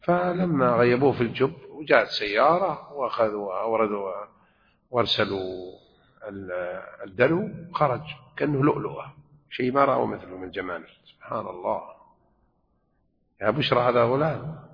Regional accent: Mecca, Makkah Province, Saudi Arabia; كانوا يفعلون شيء إلى حد قريب أنا حضرته وأنا صغير في مكة

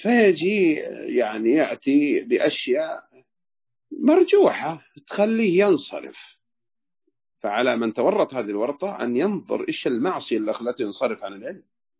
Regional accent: Hejaz, Saudi Arabia; تعرف أبو ويس وش معنى التعلت عندنا بالحجاز؟

